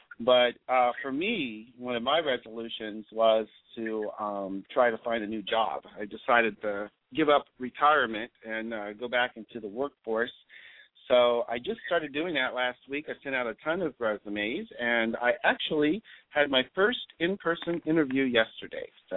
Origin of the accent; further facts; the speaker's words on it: Ohio, United States; now in California, United States; I grew up in Ohio, like I said, I think before in a previous show, and I was used to, you know, like 25 below zero weather and ice and snow and all that. And I've lived in California now for 20 years.